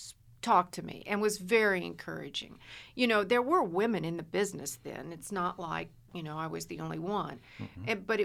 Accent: Evansville, Indiana, United States; also born or lived in Henderson; Well, actually, I grew up in Evansville, moved to Henderson when I was the summer before my senior year in high school.

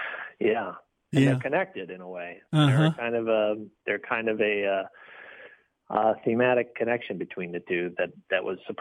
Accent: Iowa City, Iowa, United States; It's my hometown, as you mentioned, and it's a great bookstore, a great independent bookstore.

